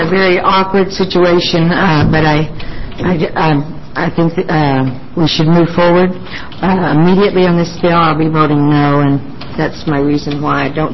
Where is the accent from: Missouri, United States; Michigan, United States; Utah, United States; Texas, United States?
Texas, United States; even I'm a Texan, I hate for Texas beef or Nebraska beef to move in ahead of us